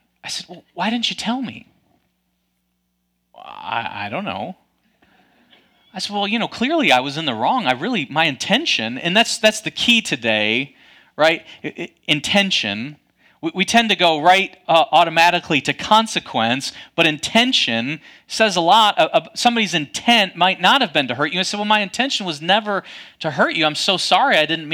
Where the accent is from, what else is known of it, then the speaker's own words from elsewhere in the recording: Michigan, United States; I grew up in Michigan. There, our communication style very much more direct, right?